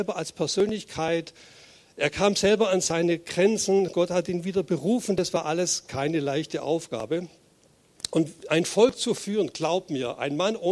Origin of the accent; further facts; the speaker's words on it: Baden-Württemberg, Germany; ich komme aus Schwaben